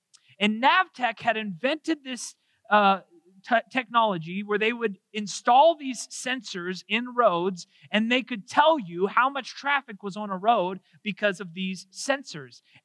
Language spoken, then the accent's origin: English; Kansas City, Missouri, United States; So I grew up in Kansas City, and life in Kansas City is a little different than life in Gillette, as you can imagine.